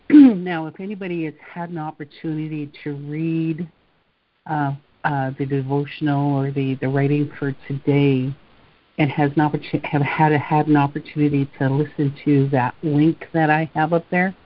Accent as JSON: {"language": "English", "region": "Saskatchewan", "country": "Canada", "tie": "born there", "said": "I was born up in Saskatchewan, northern Saskatchewan, the reservation that I was born on. Did not grow up there, but where I was born on, is called Thunder Child First Nation."}